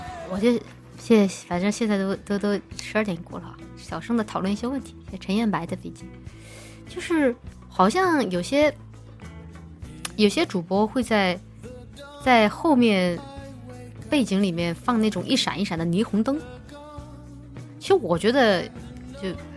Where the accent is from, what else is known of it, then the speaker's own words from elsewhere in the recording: Chongqing, China; 我是重庆人嘛，重庆那个夏天不洗澡的话